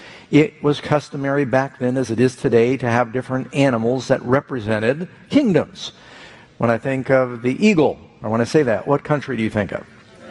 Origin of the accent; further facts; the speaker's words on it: United States; We're going to talk about America, country I love. I'm an American.